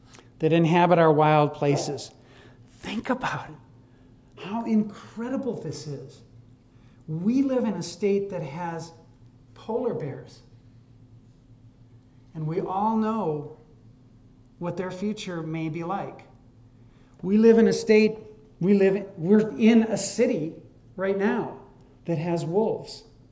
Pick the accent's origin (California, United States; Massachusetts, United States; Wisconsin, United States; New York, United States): Wisconsin, United States; as I did when I was a young man growing up in Wisconsin.